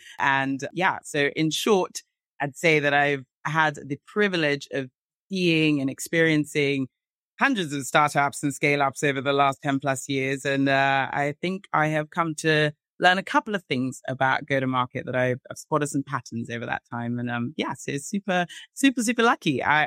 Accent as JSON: {"language": "English", "region": "London", "country": "United Kingdom", "tie": "born or raised there", "said": "So I'll start by saying I am a Nigerian, a British Nigerian, London born and raised."}